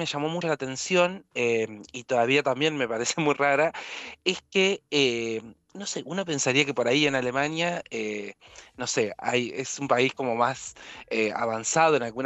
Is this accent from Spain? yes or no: no; Argentina; also born or lived in England; now in Munich, Germany; Mira, hace 10 años que me fui de Argentina.